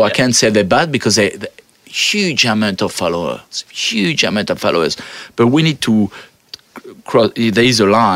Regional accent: France; now in Australia; I come from France.

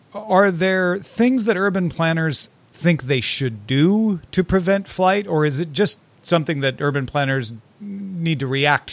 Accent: Missouri, United States; Cahokia, near and dear to my heart, because I grew up near St. Louis. I used to go.

